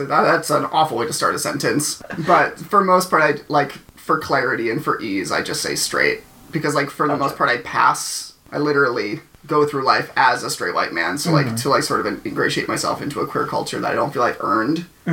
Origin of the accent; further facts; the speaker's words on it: Chagrin Falls, Ohio, United States; Well, I was from Chagrin Falls, Ohio, but I usually say Cleveland.